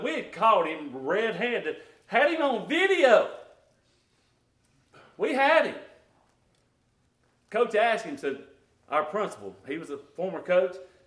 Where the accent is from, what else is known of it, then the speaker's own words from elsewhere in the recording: the South, United States; By the way, I'm from the South, and if I say Coke, that is anything that's carbonated.